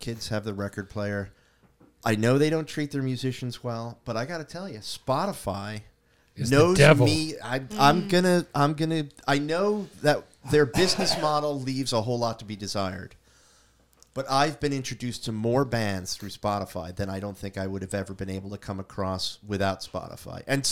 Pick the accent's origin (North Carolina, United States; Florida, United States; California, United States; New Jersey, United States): New Jersey, United States; Oakland; I grew up in Oakland, New Jersey, north of here, right on the New York State border.